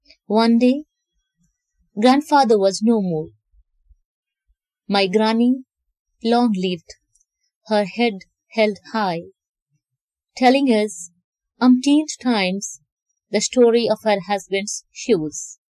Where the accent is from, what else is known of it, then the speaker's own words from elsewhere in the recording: India; from India.